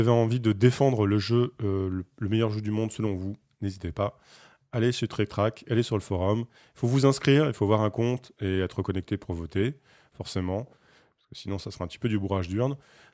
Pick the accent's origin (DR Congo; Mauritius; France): France; Et comme on est français, on a forcément des poulains, on est chauvin